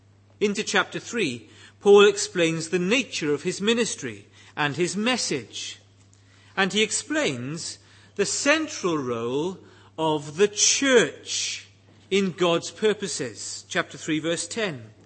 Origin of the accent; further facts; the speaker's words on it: Bridgend, Wales, United Kingdom; I grew up in Bridgend, and throughout my childhood, I saw a series of church splits.